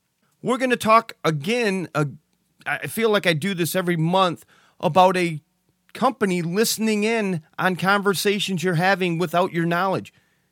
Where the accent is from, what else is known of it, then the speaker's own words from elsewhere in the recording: Owosso, Michigan, United States; She comes from my hometown in Owosso.